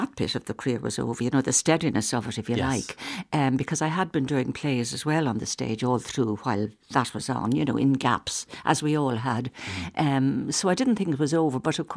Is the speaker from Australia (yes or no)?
no; Dublin, Leinster, Ireland; I grew up in Dublin. I'm from Harles Cross.